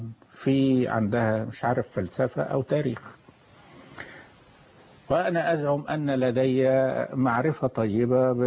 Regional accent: Egypt; وطريقة الإجابة بتسير عندنا في مصر بحيث تخلي الطالب إذن لا يفكر في الذهاب إلى المدرسة

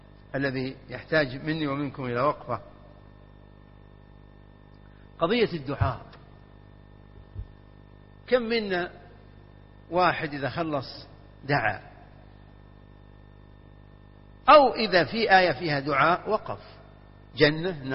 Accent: Najd, Saudi Arabia; وهي للأسف موجودة عندنا في نجد لكن ما أدري عنها في بعض المدن

